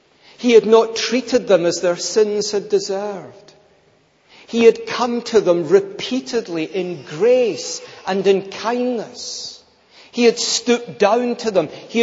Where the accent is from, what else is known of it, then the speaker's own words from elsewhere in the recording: Scotland, United Kingdom; I'm a Scot, as you know